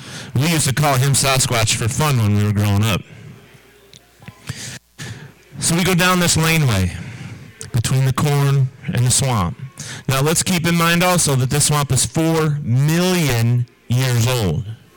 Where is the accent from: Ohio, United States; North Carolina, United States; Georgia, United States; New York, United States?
New York, United States; also born or lived in Texas / Oklahoma / Tennessee / Colorado; I am a New York boy. I was born in New York State, but I've lived in Texas, I've lived in Oklahoma, I've lived in Tennessee, and I've lived in Colorado.